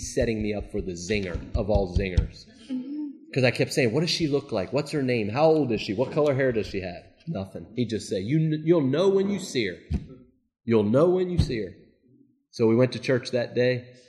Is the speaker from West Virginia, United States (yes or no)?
yes; West Virginia, United States; My brother was in the Air Force. I'm from West Virginia.